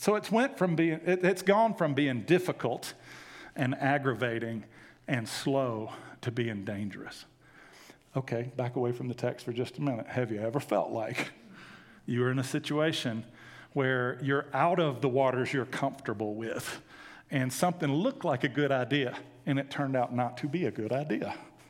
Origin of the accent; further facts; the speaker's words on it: Georgia, United States; I'm from Georgia. I don't know how you're supposed to pronounce that.